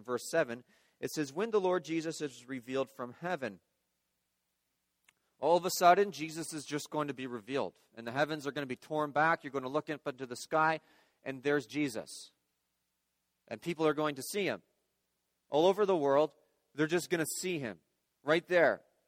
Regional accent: Guelph, Ontario, Canada; also born or lived in Kentucky, United States; We're originally from Guelph. My wife and I grew up in Guelph. We spent 4 years in Kentucky, spent a year in Louisville.

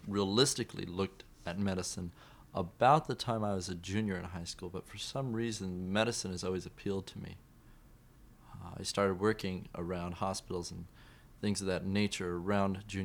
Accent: Bakersfield, California, United States; I'm from Bakersfield. That's where I came from Bakersfield originally

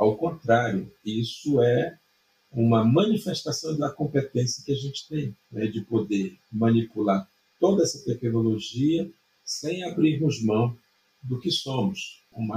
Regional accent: Brazil; somos o único país desses que foram colonizados por Portugal que não fala com sotaque português, né? Nós falamos com um sotaque totalmente original

